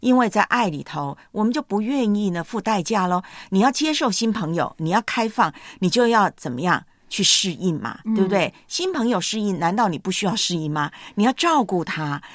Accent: Taiwan; 我老家呢台湾教会啊有长辈

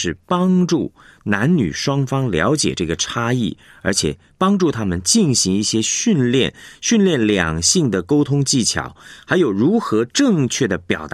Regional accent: China; 那么在过去的生活中，夫妻的角色是固定的，那我们中国人这种男主外女主内

